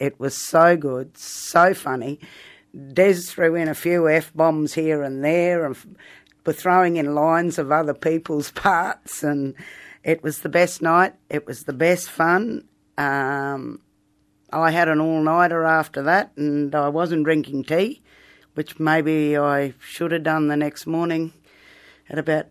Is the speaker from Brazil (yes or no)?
no; Northern Territory, Australia; also born or lived in Charleville, Queensland; I was actually … I was born in Charleville many years ago. But my mother remarried, and when we came to the Territory